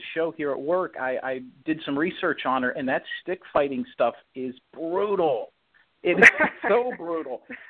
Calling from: Florida, United States; I'm calling from South Florida

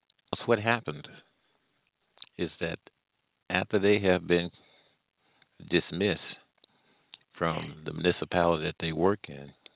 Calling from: St. Louis, Missouri, United States; Well, I'm calling from the Midwest here in the St. Louis area.

